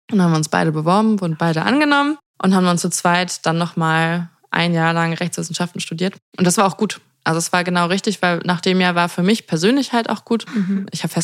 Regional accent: Australia; Und ich komme aus Australien, das werde ich schon schaffen.

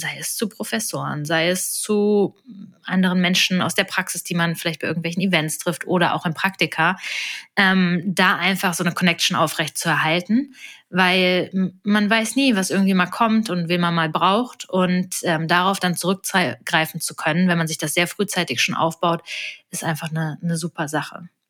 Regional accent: Kassel, Hesse, Germany; ich komme ursprünglich aus Kassel

